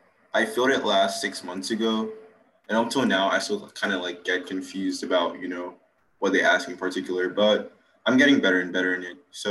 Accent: Nigeria; now in United States; I'm a sophomore at Olin right now. I'm actually on campus as well. I'm from Nigeria

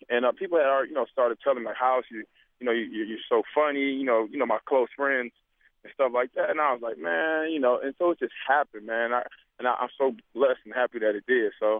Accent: Detroit, Michigan, United States; And we grew up in Detroit, Michigan, actually. And a native, you know, Detroiter who I grew up with.

